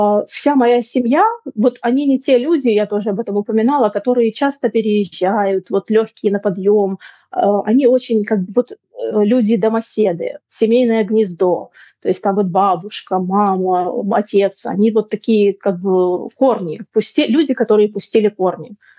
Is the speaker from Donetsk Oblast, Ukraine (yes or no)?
yes; Mariupol, Donetsk Oblast, Ukraine; also born or lived in Siberia; мой дедушка, бабушка, моя мама, потом я с братом, мы все росли в Мариуполе. Мы как бы вот три поколения, да.